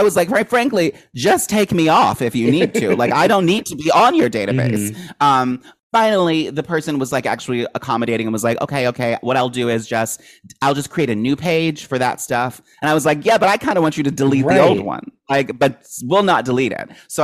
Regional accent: Maryland, United States; I grew up in Maryland.

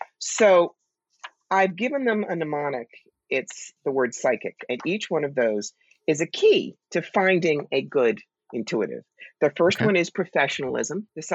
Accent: New York, United States; I come across as the New Yorker that I am.

